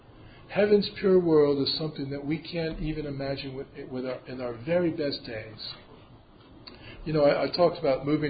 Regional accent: Short Hills, New Jersey, United States; I grew up in Short Hills, New Jersey, which is a community outside of New York City. It's a bedroom community for Wall Street executives. Great wealth.

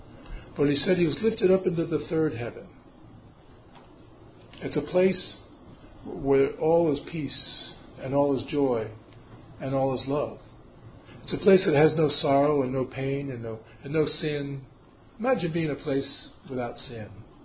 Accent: Short Hills, New Jersey, United States; I grew up in Short Hills, New Jersey, which is a community outside of New York City. It's a bedroom community for Wall Street executives. Great wealth.

